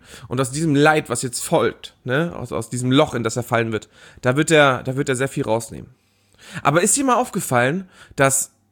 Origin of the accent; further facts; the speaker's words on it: Northern Germany, Germany; Ja, ich komme ja auch eher aus dem Norden